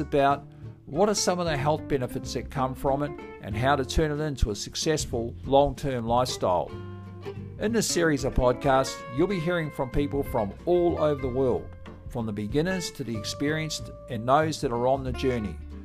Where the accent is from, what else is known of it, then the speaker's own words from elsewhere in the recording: Mount Maunganui, Bay of Plenty, New Zealand; really close to my hometown of Mount Maunganui, in a magnificent spot there.